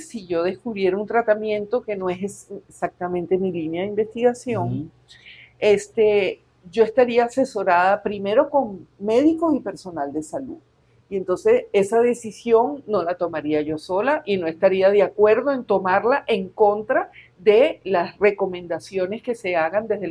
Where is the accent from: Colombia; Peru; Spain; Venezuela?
Venezuela; Pero en el corazón soy venezolana.